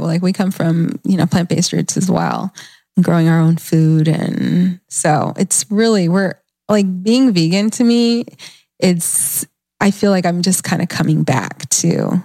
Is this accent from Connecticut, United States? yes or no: no; Atlanta, Georgia, United States; growing up in Atlanta has such a history and just such a rich of Black vegans and Black just like hippies.